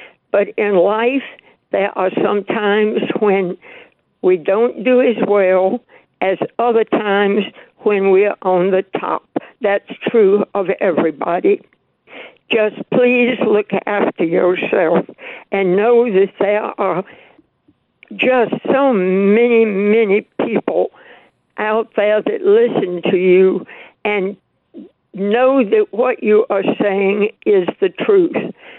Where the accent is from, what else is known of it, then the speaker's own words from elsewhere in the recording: Alabama, United States; now in Illinois, United States; And when we moved to Illinois, it was great to be able to say, I'm from Alabama.